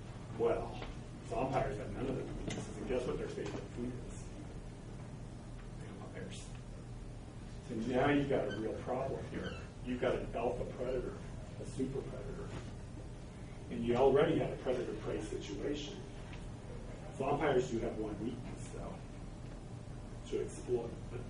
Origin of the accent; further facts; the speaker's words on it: Nebraska, United States; I grew up in Nebraska again, which became the number one most heavily irrigated state.